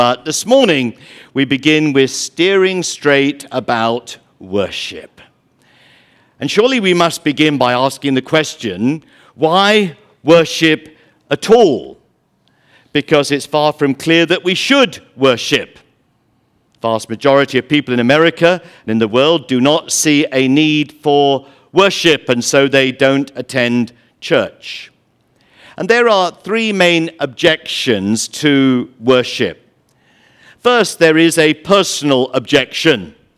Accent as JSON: {"language": "English", "region": "London", "country": "United Kingdom", "tie": "born or raised there", "said": "My two brothers and I grew up in London, England"}